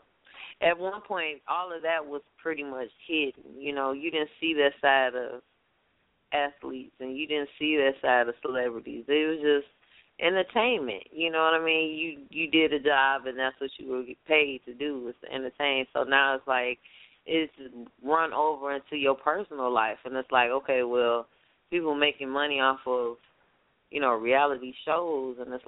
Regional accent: Chicago, Illinois, United States; Well, I can agree with you on that, but I'm from Chicagoland, so Chicago all the way.

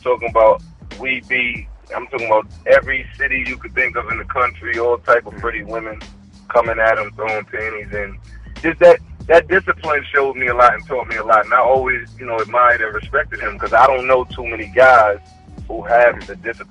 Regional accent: Bronx, New York, United States; because I'm from the Bronx, from Co-op City in the Bronx

